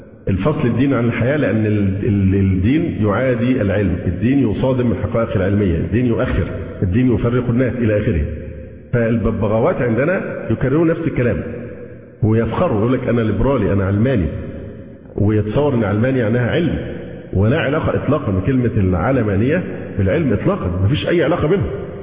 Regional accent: Alexandria, Alexandria Governorate, Egypt; لان انا فعلا السكندري دي الصفه الخاصه، لكن الصفه الاعم هي الايه؟ الاسلام.

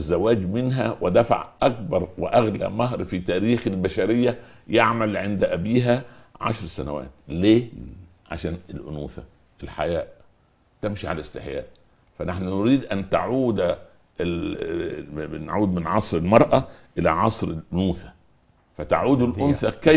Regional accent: Upper Egypt, Egypt; انا دخلت الجامعة جيت من الصعيد رجل صعيدي

